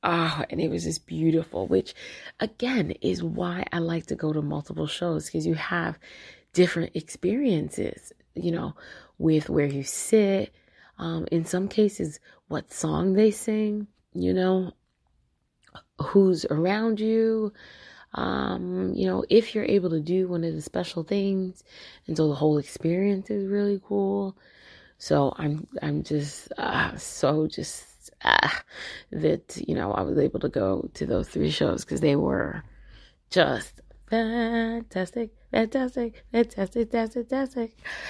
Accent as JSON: {"language": "English", "town": "Brooklyn", "region": "New York", "country": "United States", "said": "Sir, I'm from Brooklyn. This will be the last time."}